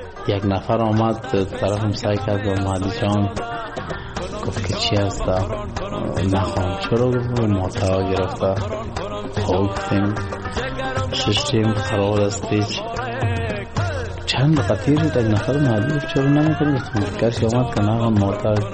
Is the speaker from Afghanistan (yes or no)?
yes; Afghanistan